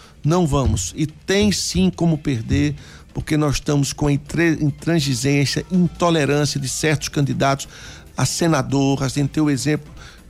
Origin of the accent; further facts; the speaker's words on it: Petrolina, Pernambuco, Brazil; Eu venho lá da cidade de Petrolina do Sertão, estou percorrendo o estado inteiro.